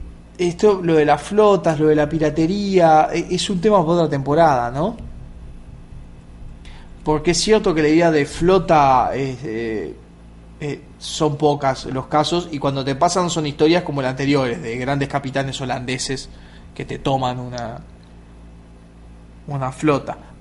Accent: Montevideo, Uruguay; Yo soy uruguayo, vengo de Montevideo.

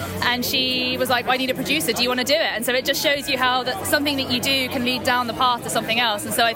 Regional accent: England, United Kingdom; accent: southern English

